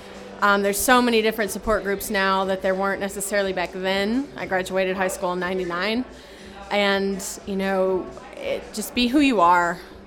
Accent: Houston, Texas, United States; I'm from Houston originally.

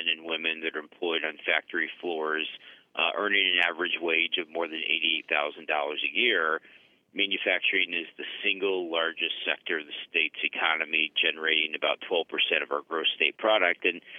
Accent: Decatur, Illinois, United States; I grew up in Decatur.

